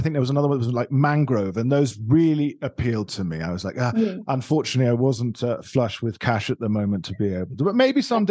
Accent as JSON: {"language": "English", "region": "London", "country": "United Kingdom", "said": "See, I'm a Londoner"}